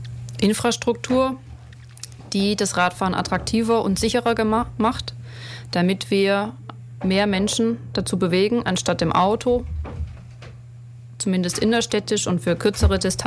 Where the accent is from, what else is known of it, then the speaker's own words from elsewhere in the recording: Augsburg, Bavaria, Germany; born there; also born or lived in Stuttgart; Ich bin gebürtig aus Augsburg und habe auch in Augsburg studiert und dann noch ein Semester in Stuttgart.